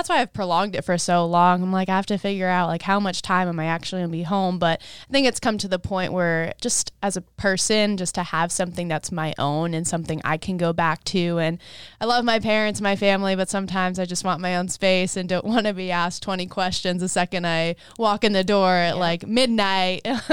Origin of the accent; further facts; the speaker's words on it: New York, United States; now in Lake Nona, United States; I have moved to Florida, but I'm still a New Yorker at heart. I'm not going to accept that I'm a Floridian, but I do have a residence in Lake Nona now.